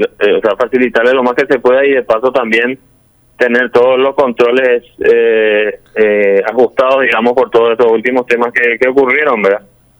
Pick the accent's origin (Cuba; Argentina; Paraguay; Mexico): Paraguay; como funcionario de Senado y como ciudadano paraguayo